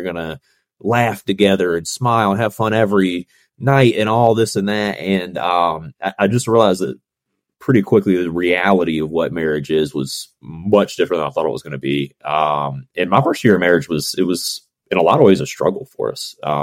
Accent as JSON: {"language": "English", "region": "North Carolina", "country": "United States", "tie": "born or raised there", "said": "So actually I'd heard about F3 from my hometown in North Carolina. It's a small little town."}